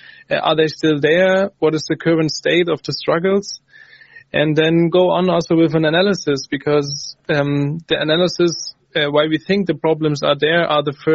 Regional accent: Freiburg, Baden-Württemberg, Germany; English is a second language; from Freiburg.

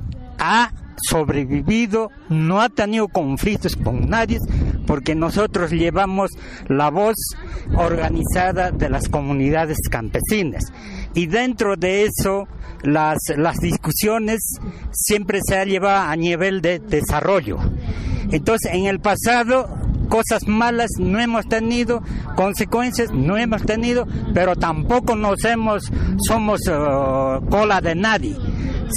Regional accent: Peru; born there; Pero lo que sí somos, somos nacidos en Perú, en nuestras comunidades

